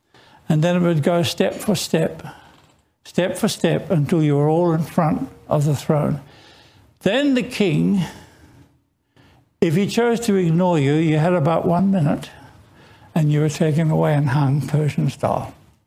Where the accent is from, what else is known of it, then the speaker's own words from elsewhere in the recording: Penang, Malaysia; I grew up in Malaysia, Penang. My dad was a doctor at the hospital.